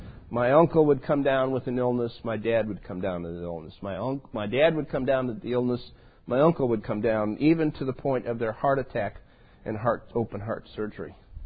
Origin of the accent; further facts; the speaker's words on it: Chicago, Illinois, United States; I'm from the North Chicago or West Chicago area. I know the culture you live in.